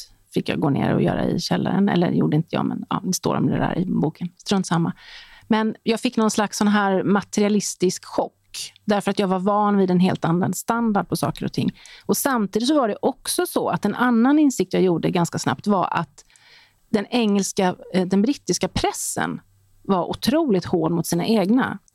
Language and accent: Swedish; Gothenburg, Västra Götaland County, Sweden; Jag tyckte att det var väldigt konformistiskt i Göteborg där jag växte upp.